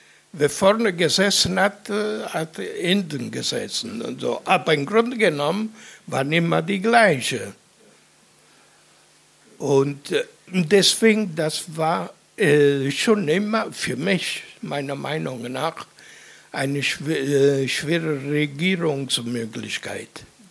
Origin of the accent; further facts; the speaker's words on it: Italy; German is a second language; now in Germany; Ich bin Italiener. Ich wohne ich befinde mich in Deutschland seit über 60 Jahren.